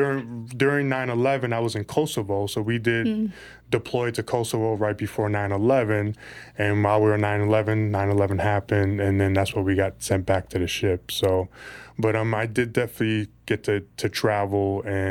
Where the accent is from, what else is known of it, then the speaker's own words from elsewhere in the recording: Bronx, New York, United States; now in Florida, United States; I mean, I'm a kid from the Bronx, so I mean, coming out the city and just I was stationed in North Carolina, so just that was new to me, to be in the South, you know?